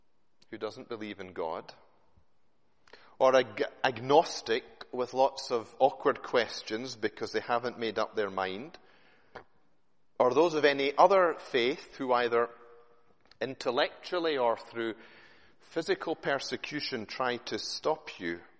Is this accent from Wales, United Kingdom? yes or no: no; Scotland, United Kingdom; We're Scottish, but might not happen.